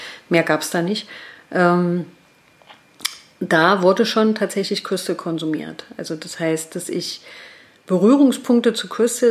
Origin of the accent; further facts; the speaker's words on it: Leipzig, Saxony, Germany; wie man vielleicht eventuell unter Umständen ein bisschen hört, komme ich nicht aus Berlin, sondern aus Leipzig. Und ursprünglich aus Leipzig, genau, und bin dort groß geworden